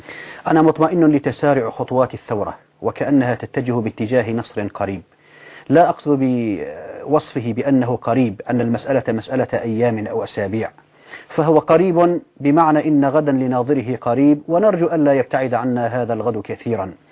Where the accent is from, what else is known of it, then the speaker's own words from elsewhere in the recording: Syria; الدعابة عندنا في سوريا دائما تشبه لنا حمص وحماة